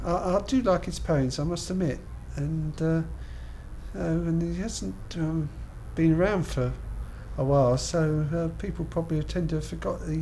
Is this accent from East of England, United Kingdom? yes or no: yes; Hoddesdon, East of England, United Kingdom; I come from Hoddesdon in Hertfordshire. My birthday is the 23rd of September 1951.